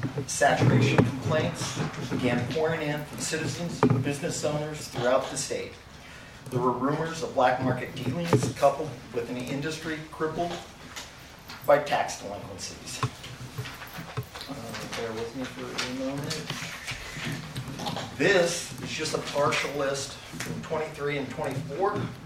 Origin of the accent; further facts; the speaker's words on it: Myrtle Creek, Oregon, United States; Born and raised in Myrtle Creek, Oregon.